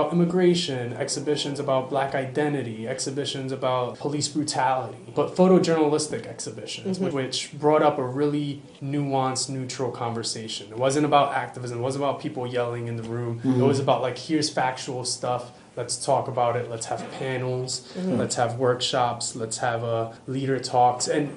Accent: Bronx, New York, United States; growing up in the Bronx, a place that's always plagued in the media with like a negative

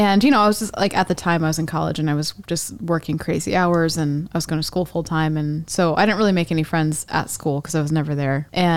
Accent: Midwest, United States; I'm from the Midwest.

